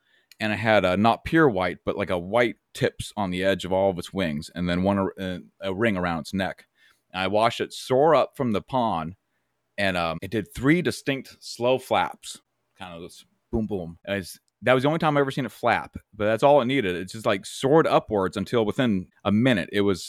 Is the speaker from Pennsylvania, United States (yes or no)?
yes; Pennsylvania, United States; And growing up in Pennsylvania, I grew up in central Pennsylvania, just north of Johnstown, Altoona area, so like Cambria County.